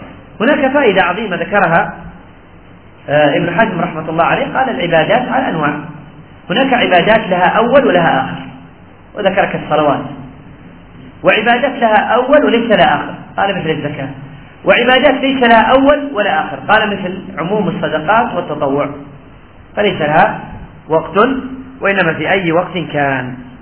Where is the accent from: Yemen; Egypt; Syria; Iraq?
Yemen; الظاهر الله أعلم بلادنا اليمن يريدون ينافسون الجزائر